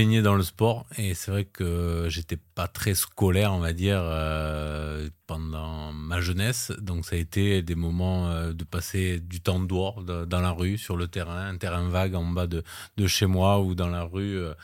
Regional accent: Montpellier, Occitanie, France; je suis né à Montpellier. J'ai fait mes études à Montpellier.

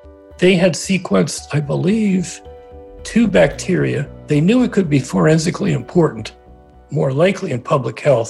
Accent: Trenton, New Jersey, United States; I grew up around Trenton, New Jersey.

